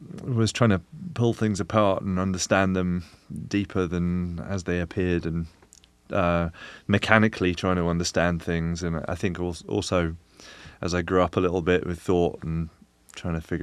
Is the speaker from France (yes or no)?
no; Croydon, London, United Kingdom; now in California, United States; From London, originally. And I've been here for about 5 years, but I grew up in South London. Actually, a town called Croydon, which is just kind of tucked on the bottom of London. I'm very happy to be here in California.